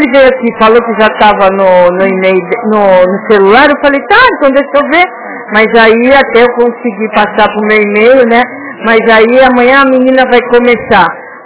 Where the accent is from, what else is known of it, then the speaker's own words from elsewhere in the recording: Biguaçu, Santa Catarina, Brazil; Eu sou do município de Biguaçu.